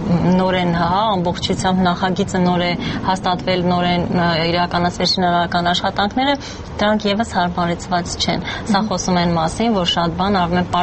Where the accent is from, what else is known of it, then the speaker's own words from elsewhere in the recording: Yerevan, Armenia; որպես երևանցի դա ինձ իսկապես գեղագիտական հաճույք է պատճառում